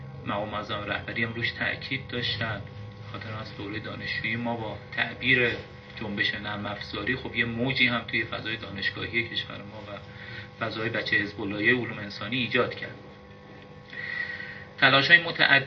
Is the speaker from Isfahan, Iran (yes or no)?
no; Mashhad, Razavi Khorasan, Iran; ما مثلا مشهدی هستیم